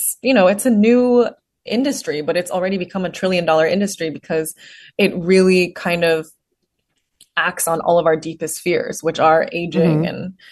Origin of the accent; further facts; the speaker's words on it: Houston, Texas, United States; I wrote all of that from my own experiences of kind of growing up in Houston, where not too many people looked like me when I was growing up.